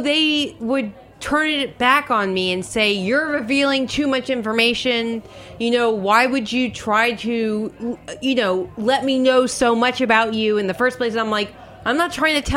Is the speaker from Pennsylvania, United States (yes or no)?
no; New York, United States; I mean, okay, so you know, again, I'm from New York.